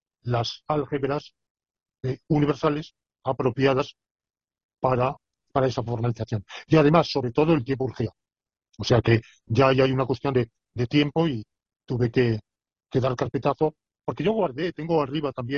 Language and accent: Spanish; Alicante, Valencian Community, Spain; Es un tributo a mi ciudad natal, Alicante.